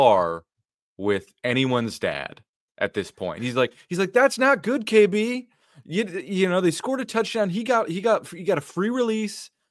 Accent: New Jersey, United States; It's actually insane because I grew up in New Jersey

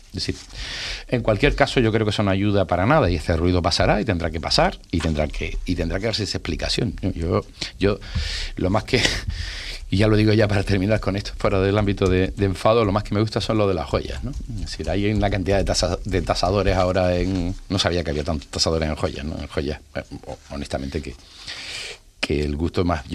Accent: Canary Islands, Spain; Yo obviamente soy majorero, nací aquí, vivo aquí y seguramente falleceré aquí

